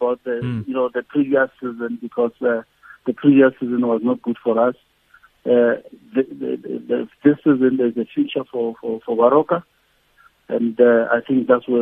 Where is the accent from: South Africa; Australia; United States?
South Africa; It's us now as a South African to take from where Chiefs left and take it up.